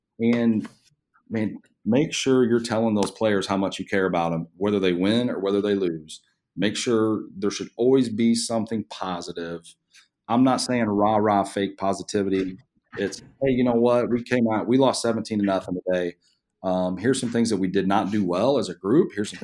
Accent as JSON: {"language": "English", "region": "Oklahoma", "country": "United States", "tie": "born or raised there", "said": "Heck, Pete, I grew up in Central Oklahoma, cornfields, and you grew up in Chicago."}